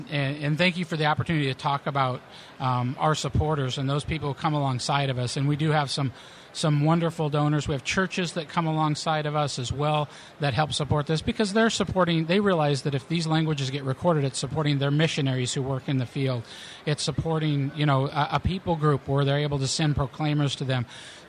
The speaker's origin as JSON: {"language": "English", "region": "Washington", "country": "United States", "said": "I'm originally from Washington State."}